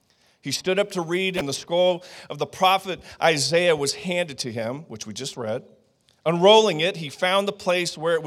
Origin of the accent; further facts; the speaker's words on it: Dallas, Texas, United States; And I'm from Dallas, Fort Worth, you know, I've skateboarded my whole life